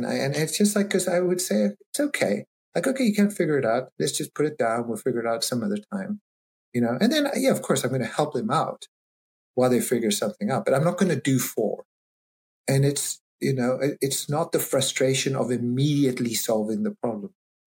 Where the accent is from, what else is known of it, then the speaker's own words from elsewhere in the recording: South Africa; now in United States; I grew up in South Africa and I never did dishes until I came to the States.